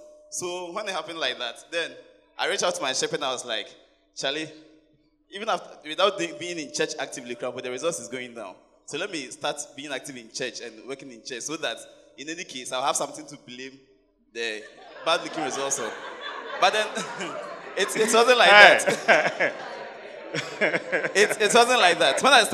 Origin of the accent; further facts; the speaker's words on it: Kenya; Hi, everyone. Please … from Kenya.